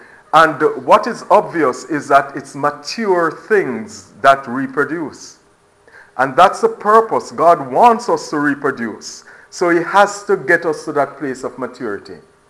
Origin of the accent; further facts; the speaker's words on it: Jamaica; now in Florida, United States; I'm Jamaican, for some of you who don't know, I'm Jamaican, so, but I now live in Florida.